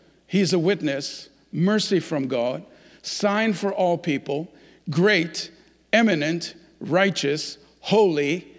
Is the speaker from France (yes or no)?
no; Iran; English is a second language; now in United States; When I discovered this, even though I'm from Iran, but I had to discover these long after I came to the United States